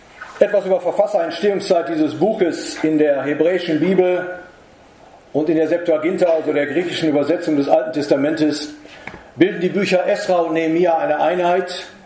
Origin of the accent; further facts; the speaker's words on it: Leer, Lower Saxony, Germany; ich komme aus Leer, aus Friesland